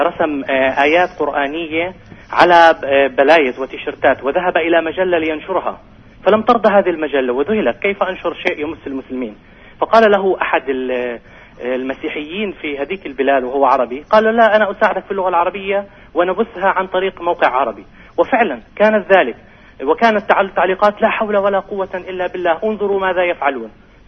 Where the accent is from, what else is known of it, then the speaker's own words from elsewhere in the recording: Nablus, West Bank, Palestine; أنا من نابلس ولكن أعيش في منطقة 48.